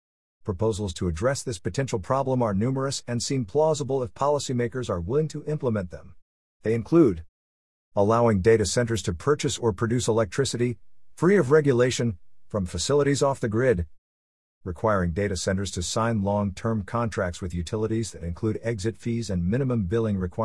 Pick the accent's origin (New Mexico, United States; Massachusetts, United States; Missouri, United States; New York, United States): New Mexico, United States; In my home state of New Mexico, there is an active and growing opposition to data center projects.